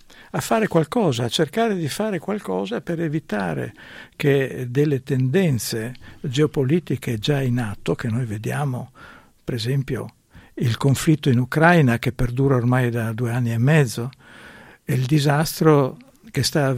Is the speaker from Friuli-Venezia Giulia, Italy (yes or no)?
yes; Trieste, Friuli-Venezia Giulia, Italy; essendo un triestino e abitando a Trieste